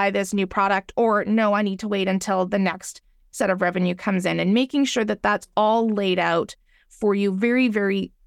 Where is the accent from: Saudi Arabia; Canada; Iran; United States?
Canada; I'm Canadian